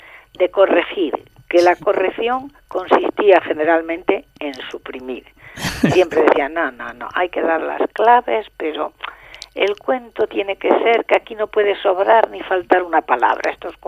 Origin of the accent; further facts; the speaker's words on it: Andalusia, Spain; Y fíjate que yo soy andaluza